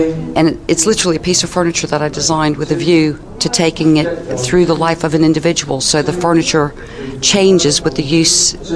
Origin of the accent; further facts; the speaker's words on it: Washington, District of Columbia, United States; Yes, indeed. Washington, D.C.